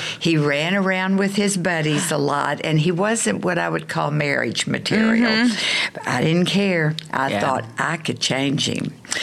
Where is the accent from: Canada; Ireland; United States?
United States; Spring Branch, Texas; I grew up in Spring Branch, and so I rode a lot.